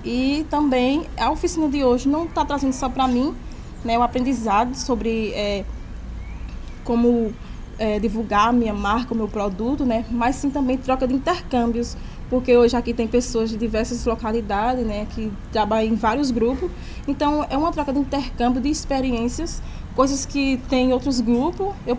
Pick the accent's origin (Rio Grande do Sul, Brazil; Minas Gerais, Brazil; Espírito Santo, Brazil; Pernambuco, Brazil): Pernambuco, Brazil; Mirandiba; sou lá de Mirandiba